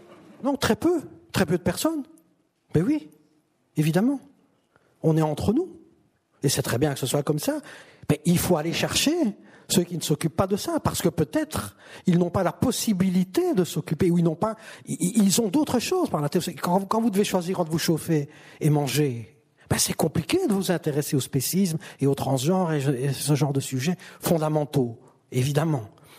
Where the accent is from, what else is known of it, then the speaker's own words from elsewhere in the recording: Seraing, Wallonia, Belgium; Vous savez, moi je viens de Wallonie, vous l'avez dit tout à l'heure, de Serein.